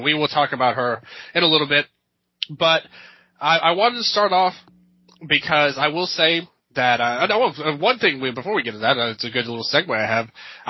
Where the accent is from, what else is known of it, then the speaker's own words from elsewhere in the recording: Memphis, Tennessee, United States; I was here, I was from Memphis, Tennessee, just a kid watching online